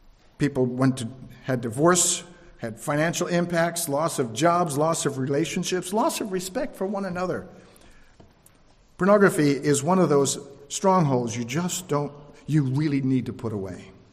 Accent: New York City, New York, United States; growing up in New York City, you develop a shell because you're surrounded by millions of people.

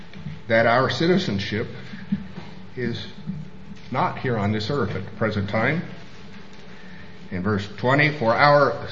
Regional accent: United States; But I'm an American living in a foreign country, and I'm subject to the laws not only of this country I'm living

